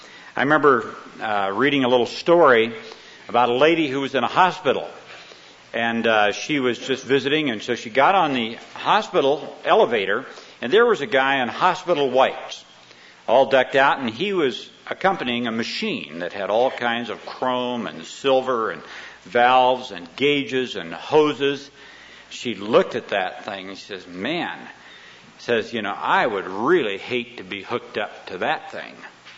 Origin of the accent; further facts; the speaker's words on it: Iowa, United States; born there; I was born in Iowa, in a little town that had three street lights, a beer joint, and a grain elevator.